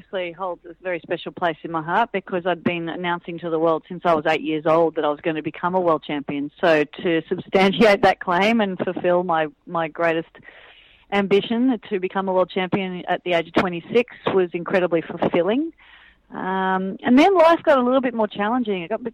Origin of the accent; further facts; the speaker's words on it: Manly, New South Wales, Australia; So growing up in Manly and encountering hostility and challenges and threats